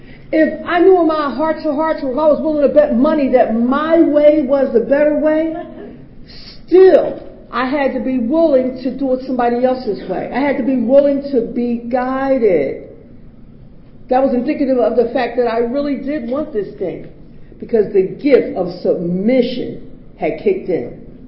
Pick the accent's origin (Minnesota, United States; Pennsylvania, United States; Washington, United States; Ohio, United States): Pennsylvania, United States; Philadelphia; born there; moved away; also born or lived in New Jersey; I was born in Philadelphia. And I did what we call a geographic cure. Once I was in Philadelphia, then I moved to New Jersey.